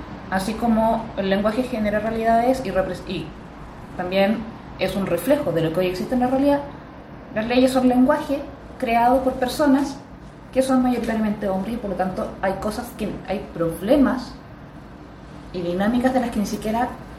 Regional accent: Punta Arenas, Magallanes, Chile; De hecho, yo soy de Punta Arenas, de Magallanes, en el extremo sur de Chile.

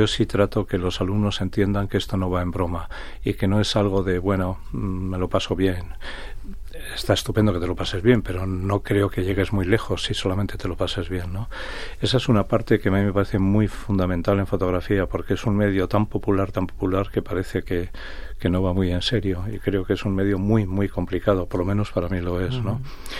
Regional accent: Bilbao, Basque Country, Spain; A que soy de Bilbao o que vengo de las Svalbard.

